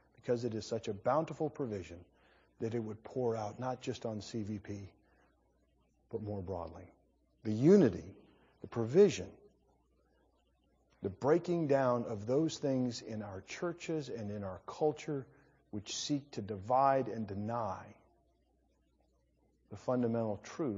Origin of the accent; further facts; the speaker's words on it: Colorado, United States; born there; I was born in Colorado.